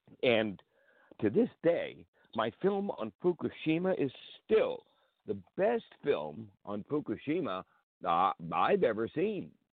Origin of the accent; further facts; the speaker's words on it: New York City, New York, United States; Yes, born in Manhattan, born and bred in Manhattan, in New York City